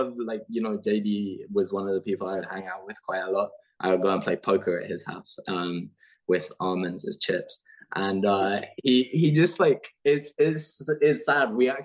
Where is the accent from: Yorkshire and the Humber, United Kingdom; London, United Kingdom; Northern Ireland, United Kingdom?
London, United Kingdom; because I'm from London